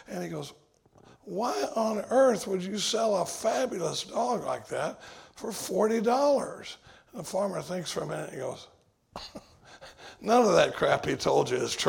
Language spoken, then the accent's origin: English; Dallas, Texas, United States; now in Austin, United States; But I come from Dallas. I live in Austin now. I've been in Austin since 1977.